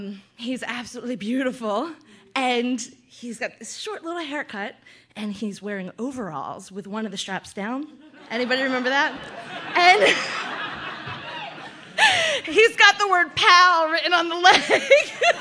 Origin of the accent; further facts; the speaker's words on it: Philadelphia, Pennsylvania, United States; I grew up in Philadelphia. My father is a police officer, and my mother is a nurse. And I was born and raised in a very, you know, middle-class, row home, Philly area